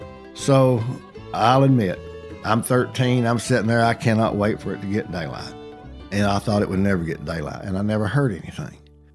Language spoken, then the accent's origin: English; Chattanooga, Tennessee, United States; born there; I was born in Chattanooga, Tennessee, in a community called Hickson, Tennessee, right outside of Chattanooga.